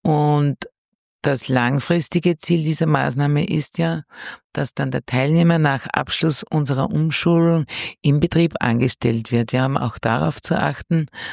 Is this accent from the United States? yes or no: no; Lower Austria, Austria; erfolgreich Fuß gefasst in Niederösterreich, wo ich herkomme